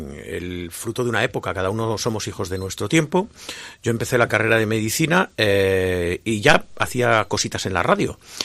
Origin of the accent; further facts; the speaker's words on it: Zamora, Castile and León, Spain; now in Valladolid, Spain; Yo he vivido en Valladolid fundamentalmente el resto de mi vida y soy un zamorano que vive prácticamente al lado de su casa, con lo cual no he perdido nunca la capacidad del zamoranismo, sigo siendo un zamorano convencido, un buen defensor de Valladolid.